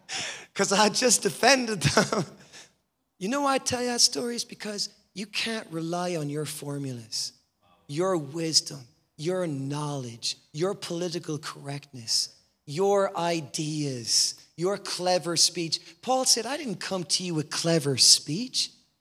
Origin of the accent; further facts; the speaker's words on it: Ireland; I'm a white guy. I don't know if you can notice I'm white, but I'm very white. I'm from Ireland. I'm an Irish white guy.